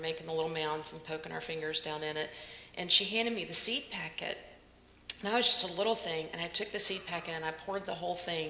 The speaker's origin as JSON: {"language": "English", "town": "Mobile", "region": "Alabama", "country": "United States", "said": "because I am from Mobile, Alabama."}